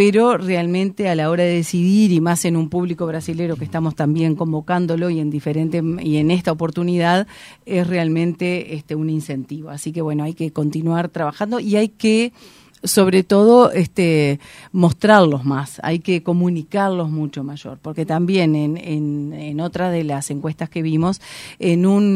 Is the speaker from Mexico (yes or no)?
no; Uruguay; no nos hace bien a nosotros como uruguayos